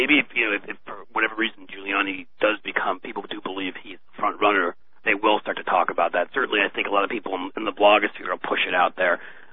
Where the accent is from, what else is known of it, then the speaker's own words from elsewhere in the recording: New York City, New York, United States; I lived in New York before moving to Washington. I mean, I grew up in New York City